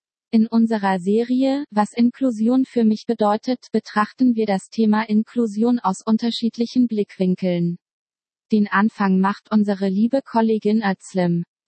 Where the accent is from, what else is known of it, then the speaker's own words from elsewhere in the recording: Germany; born there; moved away; Ich hätte ja genug Nachteile als Ausländerin. Ich bin gebürtige Deutsche